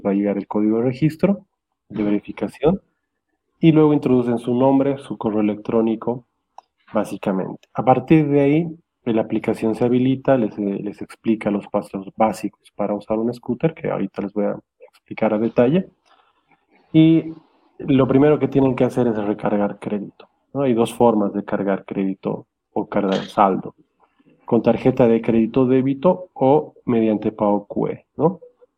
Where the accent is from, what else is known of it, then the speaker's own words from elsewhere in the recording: Cochabamba, Bolivia; prejuicios que nosotros mismos como bolivianos y cochabambinos nos hacemos